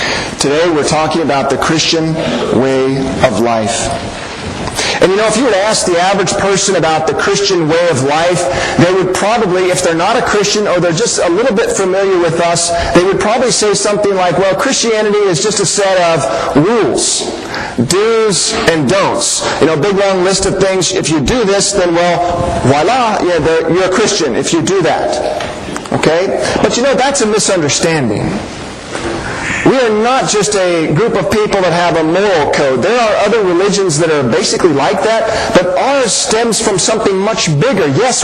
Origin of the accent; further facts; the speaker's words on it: United States; also born or lived in Canada; And, of course, I'm an American. I could show you my passport to prove it.